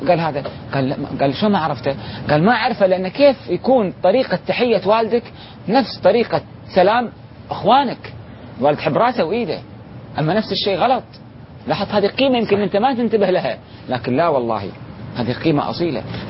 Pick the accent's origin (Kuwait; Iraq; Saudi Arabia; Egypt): Kuwait; الكوتشين اللي هي عندنا في الكويت نسميها الجنجفة